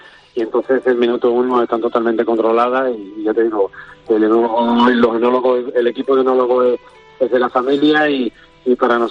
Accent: Extremadura, Spain; yo soy muy muy extremeño, yo voy al fútbol, a fútbol profesional, estuve fuera de Extremadura

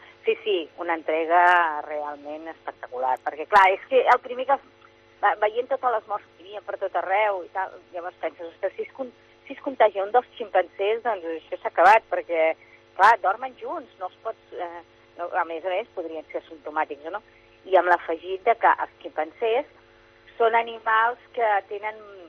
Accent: Catalonia, Spain; jo soc veterinària de professió, jo soc del Vallès, el que passa és que he treballat tota la meva vida aquí a Girona, com a veterinària.

